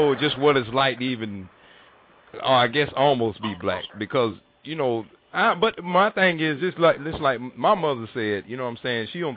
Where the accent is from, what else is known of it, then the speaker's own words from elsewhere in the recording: the South, United States; Oh, yeah, I'm sorry, y'all. I'm Southern.